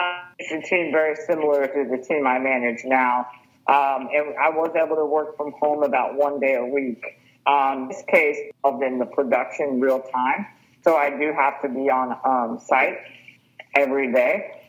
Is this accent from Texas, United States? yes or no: yes; Houston, Texas, United States; So I grew up in Houston, Texas